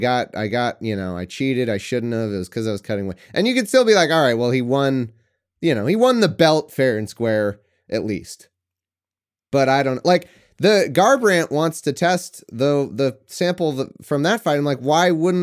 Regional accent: Angels Camp, California, United States; Can't have my hometown Angels Camp. It's not like I get another Angels Camp California hometown hero.

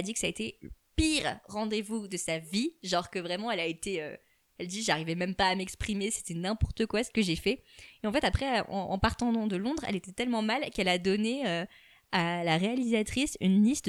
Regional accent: Lille, Hauts-de-France, France; On est de Lille, donc on a le droit de dire ça.

